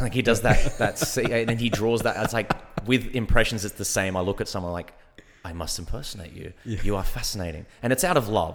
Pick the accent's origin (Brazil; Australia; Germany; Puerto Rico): Australia; Earlwood, New South Wales; I grew up in Earlwood, which I think is basically Little Greece. Like, it's my grandparents still have a house there. We've moved from Earlwood since